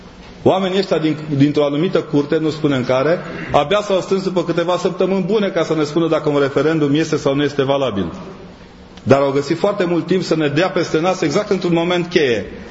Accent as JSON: {"language": "Romanian", "town": "Brașov", "region": "Brașov County", "country": "Romania", "said": "Deși sunt de la Poalele Tâmpe, aș putea să-mi permit luxul."}